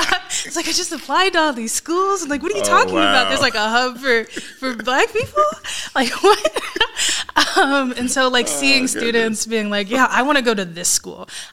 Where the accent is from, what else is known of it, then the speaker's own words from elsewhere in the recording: Tigard, Oregon, United States; because I grew up in Tigard